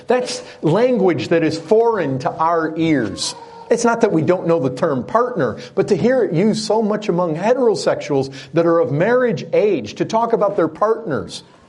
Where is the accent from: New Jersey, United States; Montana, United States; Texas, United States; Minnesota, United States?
Texas, United States; even though I'm from Texas, and so we're still pretty, we like our liberties and like our rights down there quite a bit